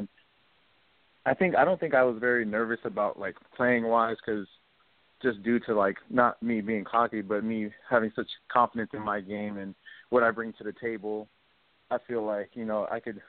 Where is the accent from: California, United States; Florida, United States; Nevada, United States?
California, United States; Oceanside; Actually, I'm from Oceanside, California.